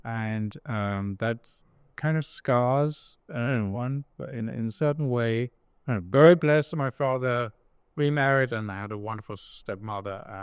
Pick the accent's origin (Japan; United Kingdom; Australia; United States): United Kingdom; London; As you can hear, I'm from the UK. I grew up in London and grew up in a Christian family, deeply imbued with the scriptures from my youth.